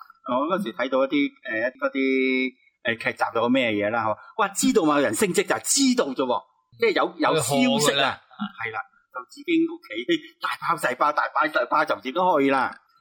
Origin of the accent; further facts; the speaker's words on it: Hong Kong; 我哋香港人唔系嘅，呢个送礼文化咧，可能你哋大陆好兴，我哋香港唔兴噶啦。